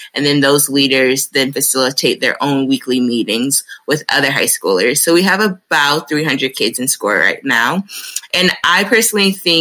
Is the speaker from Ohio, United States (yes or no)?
yes; Shaker Heights, Ohio, United States; So I went to Shaker. I grew up in Shaker. My family's originally from South Carolina, so we really don't have family up here in the Cleveland area